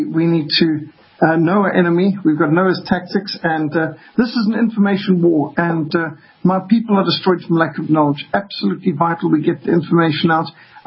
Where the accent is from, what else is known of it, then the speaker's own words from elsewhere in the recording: Zimbabwe; I was brought up in Rhodesia in the war and served in the South African Army